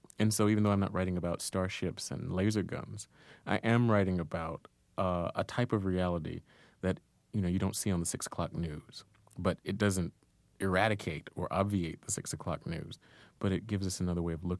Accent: North Carolina, United States; you didn't see any writers when you were growing up in Duplin County.

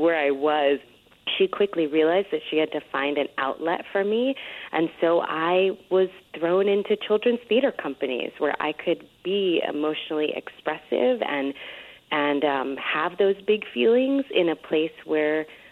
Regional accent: New York, United States; And where I come from, you know, in the building that I grew up in the Bronx, when the elevator door opens, there's like 20 apartments.

